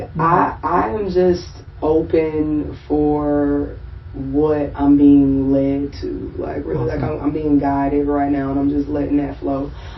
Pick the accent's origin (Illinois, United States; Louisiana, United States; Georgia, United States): Georgia, United States; Athens; I'm actually from Athens.